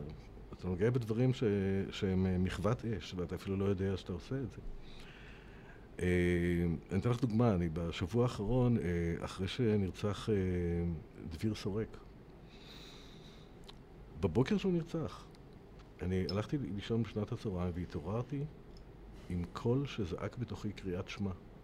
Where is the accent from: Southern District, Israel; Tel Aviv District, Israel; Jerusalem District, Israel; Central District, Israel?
Central District, Israel; Ramat HaSharon; אני גדלתי ברמת השרון, וכשגדלתי ברמת השרון, באמת נורא נורא חם שם בקיץ, ביולי-אוגוסט.